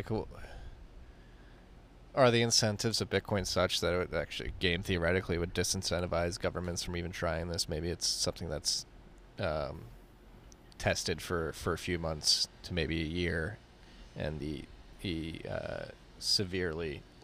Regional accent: New York, United States; moved away; I know you were mad at me the other week because I'm a New Yorker who left and is now talking shit on it.

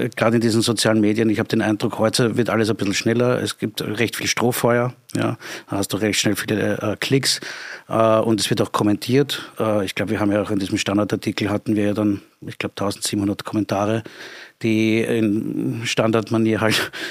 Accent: Klosterneuburg, Lower Austria, Austria; also born or lived in Vienna; Ich bin in Wien geboren auch, aber habe immer in Klosternabrück gelebt.

